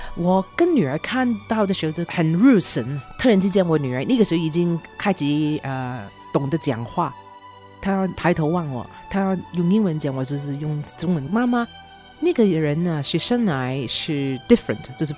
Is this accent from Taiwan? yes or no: no; Hong Kong; moved away; 我记得我从香港移民来这个地方的时候只有一个朋友